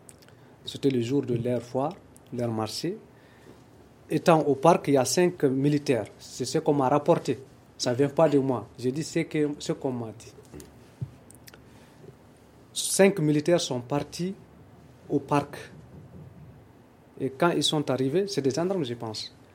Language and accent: French; Mali; On est tous des Maliens